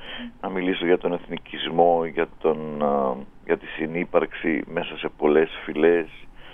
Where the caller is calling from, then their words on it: Greece; Σας ακούω από το χωριό μου, Μελάτε Σάρτα, σε ένα μικρό χωριό στα ημιωρινά.